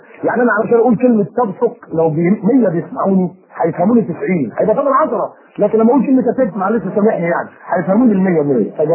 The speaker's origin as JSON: {"language": "Arabic", "town": "Alexandria", "region": "Alexandria Governorate", "country": "Egypt", "said": "انا اصلا من اسكندريه من القاهره يعني جمهوريه مصر العربيه"}